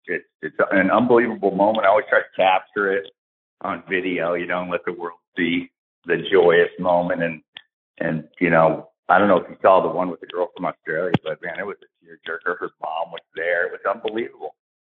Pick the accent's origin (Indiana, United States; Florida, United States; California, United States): Florida, United States; Tampa; born there; I was born over at McDill in Tampa and grew up 17 years as a military brat.